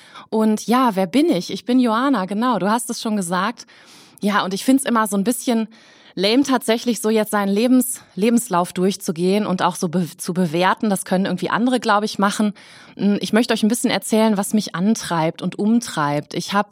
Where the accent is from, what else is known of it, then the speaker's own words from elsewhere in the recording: Mülheim an der Ruhr, North Rhine-Westphalia, Germany; Ich komme aus Mülheim an der Ruhr.